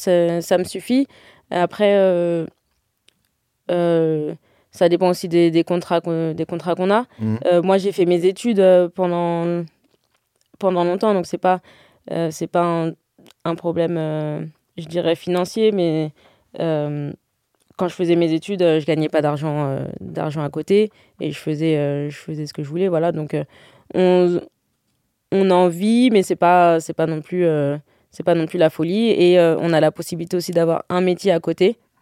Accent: Charenton-le-Pont, Île-de-France, France; Je jouais chez les garçons à Charenton, en mixte.

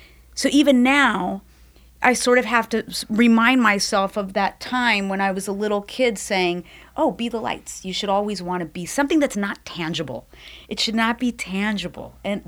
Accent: Downey, California, United States; I grew up in Downey, California.

